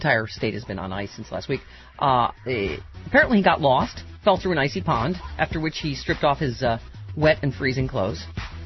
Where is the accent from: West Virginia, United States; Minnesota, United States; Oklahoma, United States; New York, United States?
Oklahoma, United States; I am from Oklahoma. We aren't a bunch of backwoods yokels